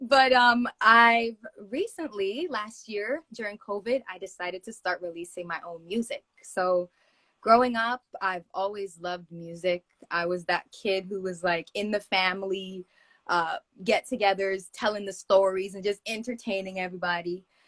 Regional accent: Toronto, Ontario, Canada; I'm from Toronto. I'm a Scarborough girl, born and raised, you know, that's my thing.

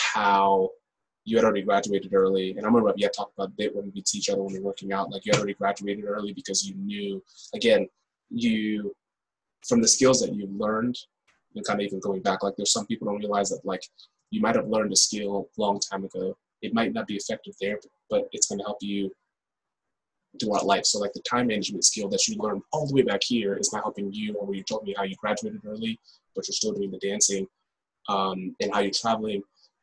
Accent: Kenya; Like, I'm originally from Kenya

